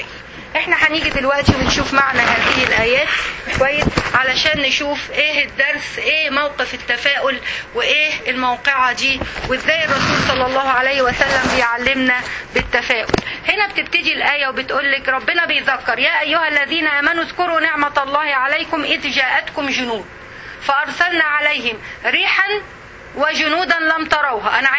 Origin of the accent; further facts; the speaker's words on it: Egypt; انا عندنا في مصر ما يقولوش ارجف، برجف.